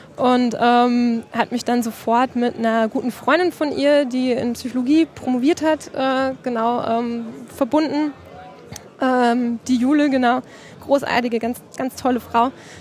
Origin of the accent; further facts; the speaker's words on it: Freiburg, Baden-Württemberg, Germany; born there; Ich komme aus der Ecke tatsächlich. Also ich bin in Freiburg geboren und habe auch meinen Bachelor da in der Nähe gemacht, in einer kleinen Hochschule in Offenburg